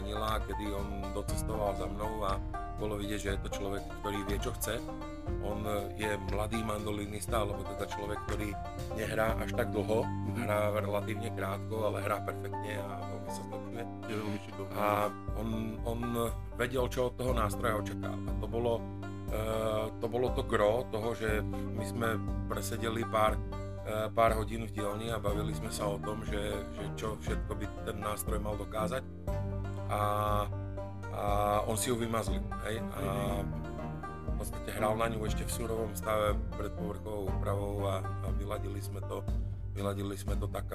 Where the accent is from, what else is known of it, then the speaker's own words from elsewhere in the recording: Záhorie, Slovakia; ja pochádzam zo Záhoria a ty často vravíš nad Sáskou, že my sme štát v štáte, máme svoj vlastný dialekt